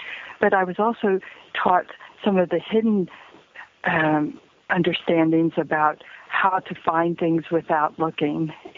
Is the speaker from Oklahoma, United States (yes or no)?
yes; Oklahoma, United States; born there; I was born in Oklahoma, and my grandmother was a Choctaw tribal member, an original enrollee